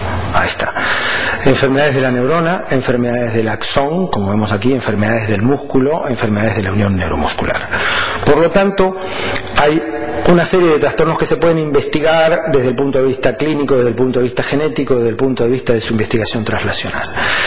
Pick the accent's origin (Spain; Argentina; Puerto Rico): Argentina; yo soy de Argentina